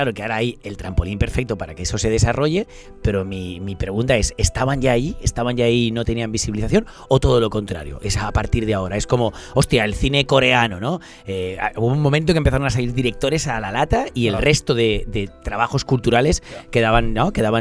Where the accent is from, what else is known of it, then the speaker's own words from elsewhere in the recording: Barcelona, Catalonia, Spain; yo del Raval.